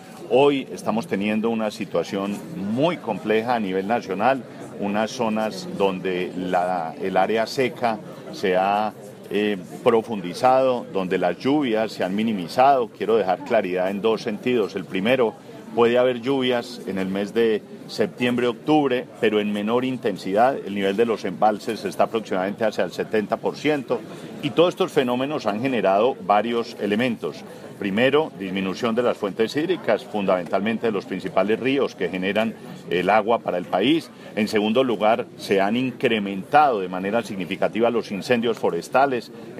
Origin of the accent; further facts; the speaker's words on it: Colombia; Aquí lo único que vale es el nivel de responsabilidad individual nuestro como colombianos